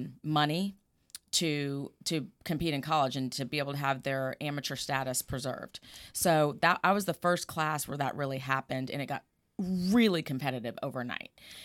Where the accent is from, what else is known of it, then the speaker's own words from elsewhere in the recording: Huntsville, Alabama, United States; I am. I'm from Huntsville.